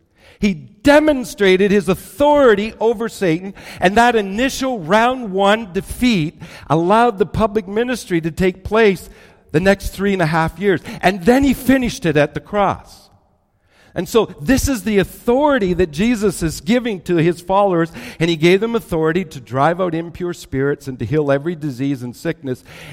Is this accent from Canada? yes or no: yes; Canada; Because here in Canada, I'm a Canadian.